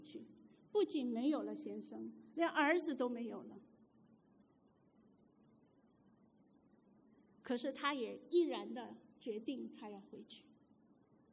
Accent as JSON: {"language": "Chinese", "country": "China", "said": "如果换了今天我们中国人呢，如果儿子全部死了，我们会怎么样子想？"}